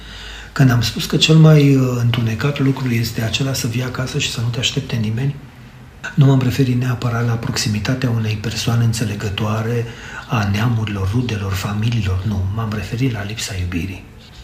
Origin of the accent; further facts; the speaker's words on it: Mangalia, Constanța County, Romania; eu am copilărit în Mangalia